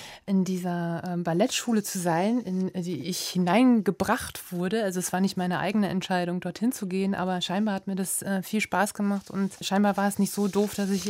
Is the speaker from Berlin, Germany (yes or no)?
no; Hagen, North Rhine-Westphalia, Germany; Hagen ist ja auch meine Heimatstadt. Ich bin in Hagen geboren und aufgewachsen.